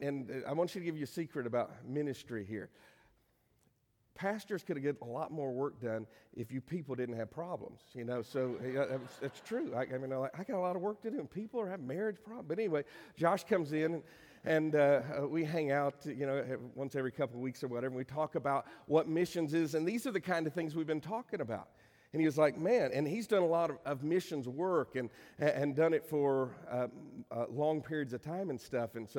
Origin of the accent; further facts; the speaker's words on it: Virginia, United States; I lived in Northern Virginia. I grew up in Fairfax County, moved to Lorton, so I was still in Fairfax County.